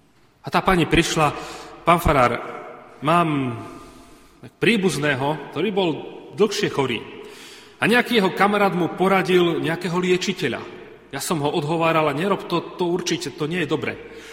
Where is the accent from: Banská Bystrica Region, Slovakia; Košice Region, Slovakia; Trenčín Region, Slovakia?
Banská Bystrica Region, Slovakia; Zvolen; Ja som vyrastal na dedine, ja som stredoslovák, aj s manželkou, my sme zo Zvolena. Vyrastal som na dedine vedľa